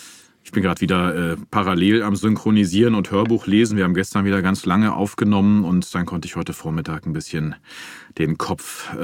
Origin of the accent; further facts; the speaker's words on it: North Rhine-Westphalia, Germany; ich komme aus Mahlenberg, ist ein ganz kleiner Ort.